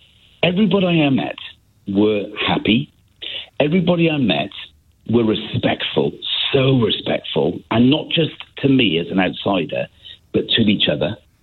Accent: Cardiff, Wales, United Kingdom; I've just come back to the UK, and I'm from Cardiff, born and bred.

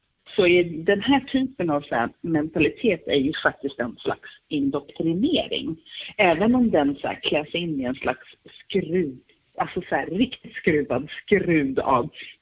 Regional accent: Finland; Ja, så du är finne och jag är också finne.

